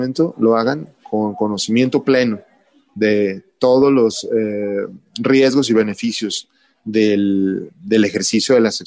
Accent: Mexico; la idiosincrasia del pueblo mexicano, de nosotros, bueno, como población mexicana

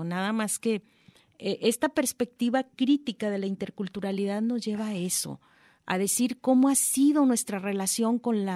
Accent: Uruapan, Michoacán, Mexico; yo soy de Uruapan

